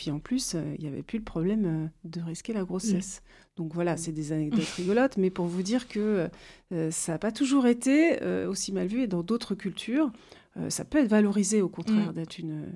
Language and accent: French; France; si on reste chez nous en France